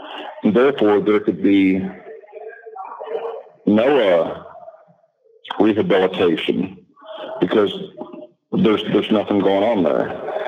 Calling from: Ohio, United States; I'm calling from Ohio.

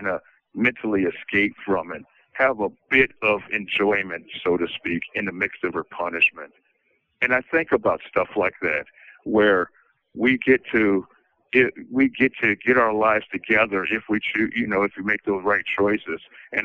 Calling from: Michigan, United States; I'm calling from Kinross Correctional Facility in Chippewa in Michigan.

